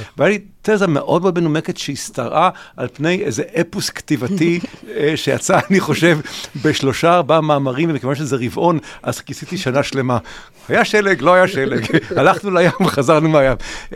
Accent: New York, United States; אני גדלתי כנער בניו יורק לשנות ה... 60 וה-70

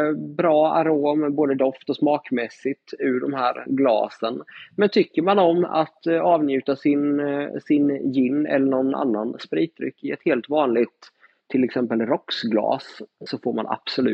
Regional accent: Ljungby, Kronoberg County, Sweden; Far och son från lilla Ljungby i Småland.

